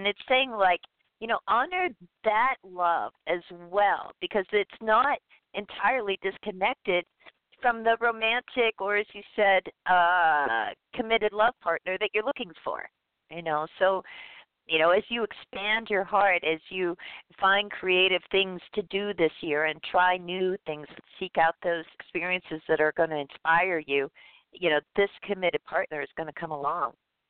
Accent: Pennsylvania, United States; Yeah, all these former Pennsylvanians uniting today.

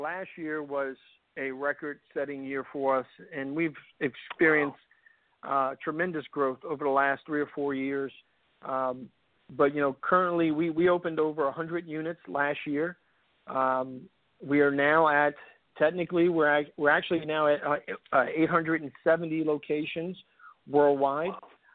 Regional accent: Metairie, Louisiana, United States; I grew up here in the local market. I grew up in Metairie, Louisiana.

